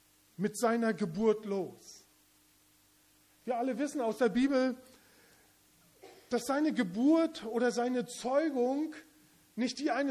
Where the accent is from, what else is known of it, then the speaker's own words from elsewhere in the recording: Kyrgyzstan; Aus dem Kontext, wo ich herkomme, aus Kirgisistan, da wird Trinität, Dreieinheit oftmals so gedacht, Gott Vater, Maria und Jesus.